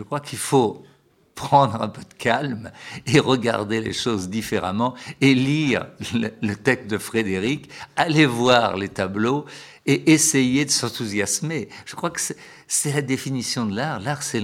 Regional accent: Rochefort-sur-Mer, Nouvelle-Aquitaine, France; Je crois que si dans ma ville natale, Rochefort-sur-Mer, en Charente-Maritime

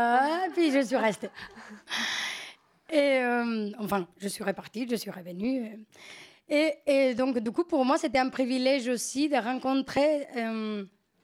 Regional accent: Spain; French is a second language; moved away; moi, je sais que je suis espagnole. Et je le sais, je le savais.

